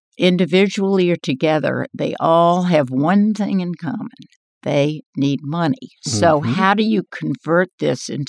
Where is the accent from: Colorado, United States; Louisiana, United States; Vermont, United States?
Louisiana, United States; New Orleans; since I come from New Orleans and a preservation background myself, that was more recognizable to me.